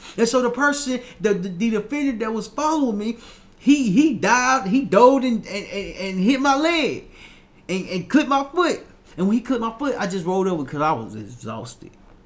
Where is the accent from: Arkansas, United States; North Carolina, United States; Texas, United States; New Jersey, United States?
Arkansas, United States; Little Rock; I remember I was younger. We was playing for the Patriots back in my hometown, Little Rock, Arkansas.